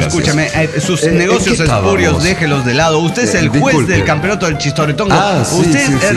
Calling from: Veracruz, Mexico; de Veracruz

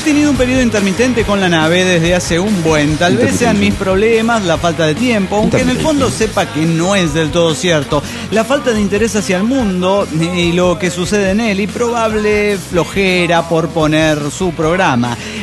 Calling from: Quito, Pichincha, Ecuador; Soy el gusano de Quito, Ecuador.

